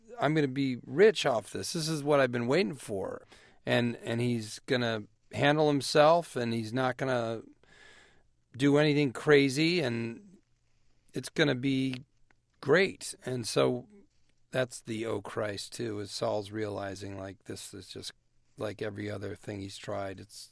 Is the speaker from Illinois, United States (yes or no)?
yes; Naperville, Illinois, United States; Well, I am from Naperville, Illinois, and from a family of seven kids, and they're a funny group of people.